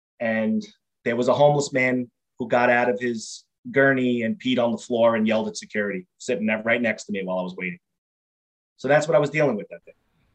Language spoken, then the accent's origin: English; New York City, New York, United States; Yes, I grew up in Queens, New York. There was five of us.